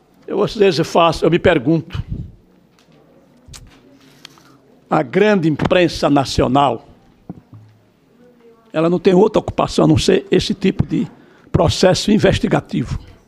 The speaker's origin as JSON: {"language": "Portuguese", "region": "Alagoas", "country": "Brazil", "said": "Porque nós somos de Alagoas, provavelmente."}